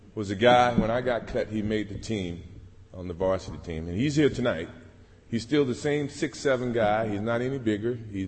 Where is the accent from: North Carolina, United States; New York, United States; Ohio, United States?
North Carolina, United States; Wilmington; You know, I came from Wilmington, you know, we had 2 channels, channel ABC and channel NBC. That was it. I never saw NBA sports at all when I grew up.